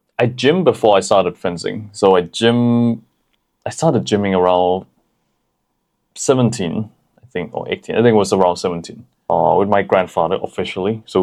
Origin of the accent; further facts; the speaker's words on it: Hat Yai, Songkhla, Thailand; So that's how we got started in some shitty gym in Hat Yai, which is my hometown.